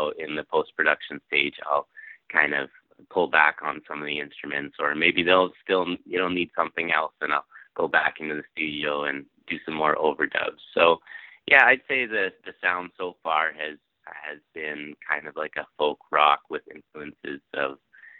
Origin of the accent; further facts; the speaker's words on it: Toronto, Ontario, Canada; also born or lived in Edmonton / British Columbia; So I was born in Edmonton and I grew up around Toronto, but then I traveled out west to British Columbia and I lived there for a few years